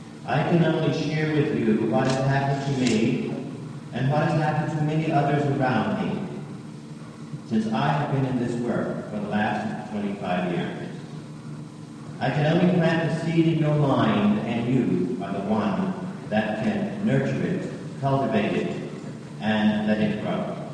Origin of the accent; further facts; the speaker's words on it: the South, United States; because I was brought up in the Baptist religion of the South. And where I came from, it was hellfire and brimstone that was crammed down our throats.